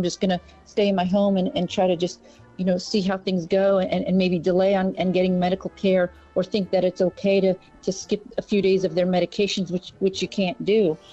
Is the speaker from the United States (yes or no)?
yes; Florida, United States; because I grew up in Florida. I actually went to school in Tampa.